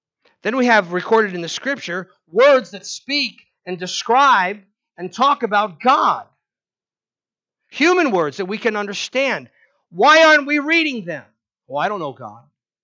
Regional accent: New York, United States; I grew up on Long Island. You probably know that by my accent.

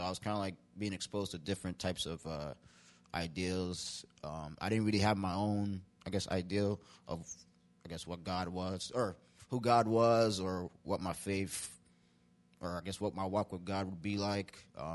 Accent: New Jersey, United States; also born or lived in Haiti; I'm from Jersey. I was born in Haiti. I moved to Jersey when I was like 5 years old with my family. I grew up in the church

